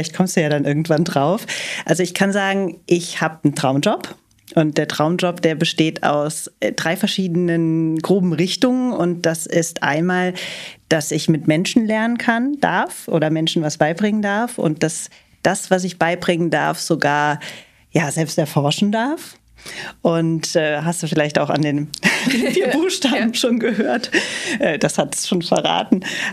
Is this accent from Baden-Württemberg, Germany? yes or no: no; Rhineland-Palatinate, Germany; im Kreis Ahrweiler, wo ich herkomme